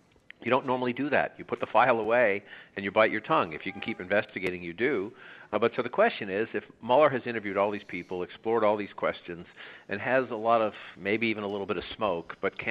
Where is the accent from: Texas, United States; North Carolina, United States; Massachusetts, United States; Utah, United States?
Massachusetts, United States; Boston; I was the kid from Boston covering Dukakis